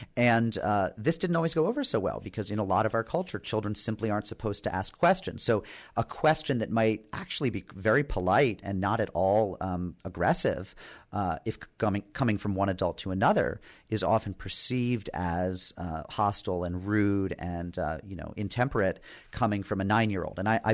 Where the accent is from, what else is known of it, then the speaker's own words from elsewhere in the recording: Pittsburgh, Pennsylvania, United States; the mind-blowing experiences that I was never offered growing up in Pittsburgh.